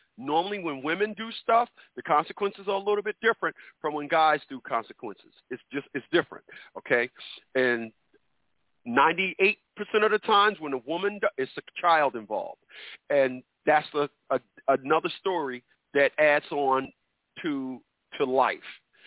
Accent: Newark, New Jersey, United States; Because what I see in the community where I'm from, and I'm from Newark, New Jersey, I want to be clear, I'm not talking about where you're from, I'm talking about where I'm from.

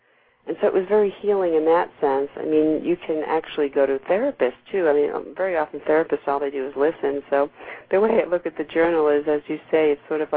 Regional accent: New York, United States; because I'm originally a New Yorker.

